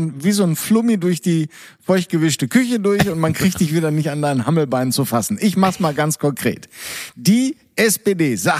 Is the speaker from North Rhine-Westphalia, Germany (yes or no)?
yes; Essen, North Rhine-Westphalia, Germany; im Ruhrpott in Essen, wo ich groß geworden bin, wo es die ganzen Zechensiedlungen gab.